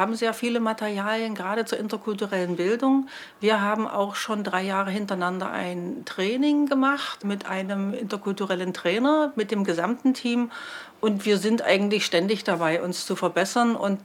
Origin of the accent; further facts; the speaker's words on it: China; ich habe selber eine Herkunft aus China und ich möchte euch Kindern jetzt gerne ein Spiel aus meiner Heimat zeigen.